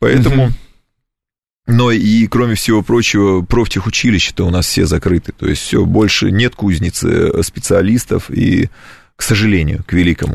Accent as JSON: {"language": "Russian", "country": "Germany", "said": "И немцы, а я сам немец, я знаю, что это такое"}